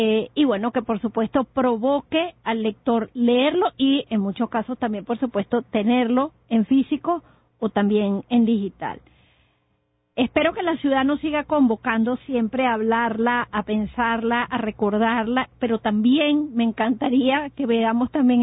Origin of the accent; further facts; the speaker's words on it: Caracas, Capital District, Venezuela; somos caraqueños y eso es una impronta de la que no te puedes librar.